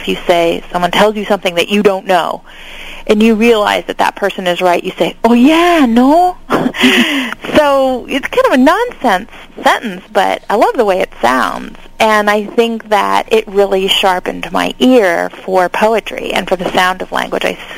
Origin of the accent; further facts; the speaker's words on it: Hawaii, United States; And certainly by the time I went to high school and I went to Punahou in Honolulu, which is the same high school Barack Obama went to, you know, we didn't speak much Pidgin at Punahou